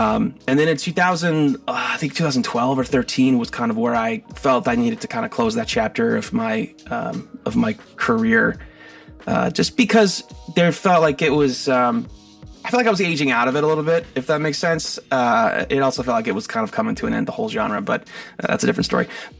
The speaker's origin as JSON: {"language": "English", "region": "Wyoming", "country": "United States", "tie": "born or raised there", "said": "When I was growing up, you know, I grew up in Wyoming actually."}